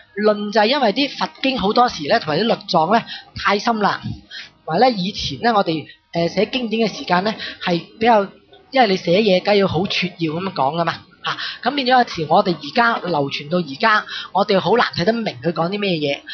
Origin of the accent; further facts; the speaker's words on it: China; 所以我們身為中國人就很有這個親切感對這個